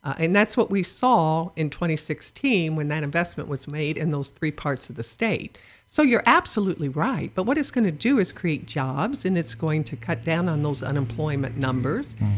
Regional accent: Evansville, Indiana, United States; Now, I'm familiar with the Evansville initiative because that's my hometown, and right. I have an apartment in Indianapolis, but I go home every weekend.

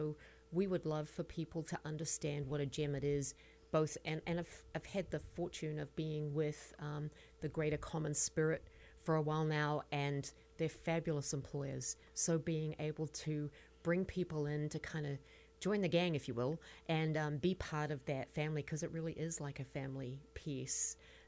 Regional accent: New Zealand; now in United States; I was born and raised in New Zealand, hence the talking funny a little bit.

